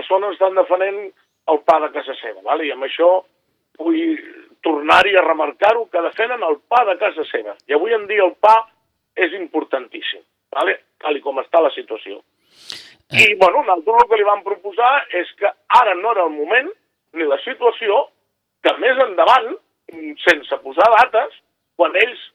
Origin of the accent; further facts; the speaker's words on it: Sitges, Catalonia, Spain; born there; Jo soc nascut a Sitges de 8 generacions.